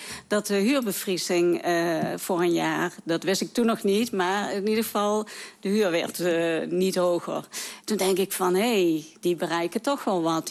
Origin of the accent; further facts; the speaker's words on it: Venlo, Limburg, Netherlands; Ik ben geboren en getogen in Venlo. Dus ik woon hier mijn hele leven met ups en downs.